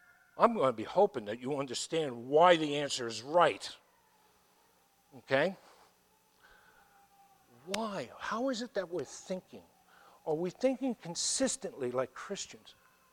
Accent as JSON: {"language": "English", "region": "New York", "country": "United States", "said": "You know, I'm from New York. I can't keep my mouth shut."}